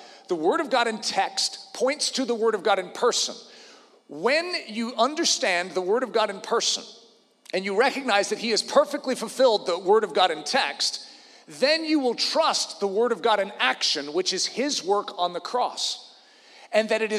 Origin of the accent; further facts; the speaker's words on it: Windsor, Colorado, United States; because I'm from Windsor, and just to drive down to another church in Colorado.